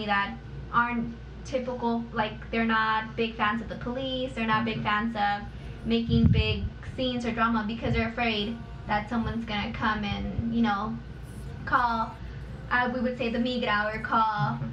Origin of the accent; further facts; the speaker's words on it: Inglewood, California, United States; I grew up in Inglewood, so specifically in Lenox. My community can be seen as a poverty community